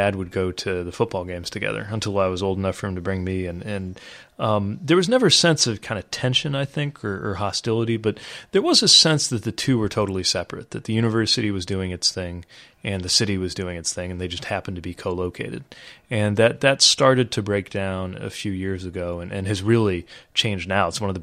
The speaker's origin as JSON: {"language": "English", "town": "South Bend", "region": "Indiana", "country": "United States", "tie": "born or raised there", "said": "Yeah, I mean, it's a great town. It's a great place to grow up."}